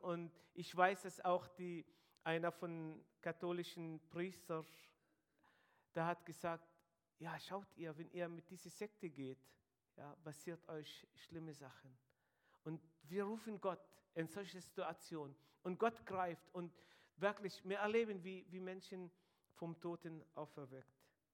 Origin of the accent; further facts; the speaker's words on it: Israel; German is a second language; komme von dem arabischen Hintergrund. Ich sage zu meiner Person, ich bin Israeli, aber kein Jude. Ich bin ein Araber, aber kein Muslim. Das heißt, in Israel leben 2% arabische Christen.